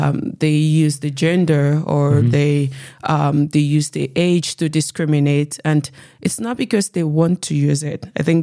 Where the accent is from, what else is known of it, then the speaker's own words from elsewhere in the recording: Nigeria; I am Nigerian